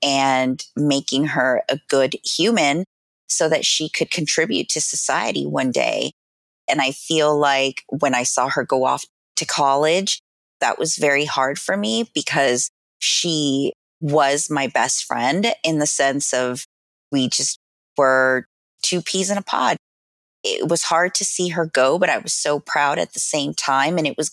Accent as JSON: {"language": "English", "town": "Los Angeles", "region": "California", "country": "United States", "tie": "born or raised there", "said": "I am born and raised in Los Angeles. I went to school here. I raised my daughter here. So I am a true Angeleno."}